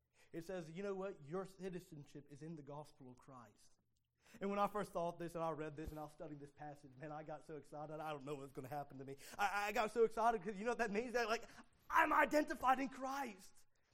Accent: United States; born there; Well, I'm born in America, you identify me as an American.

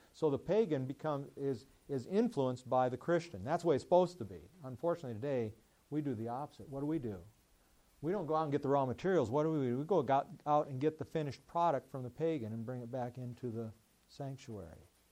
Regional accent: Kansas City, United States; I come from Kansas City, and Lewis and Clark, you know, we know all about rivers and moving culture.

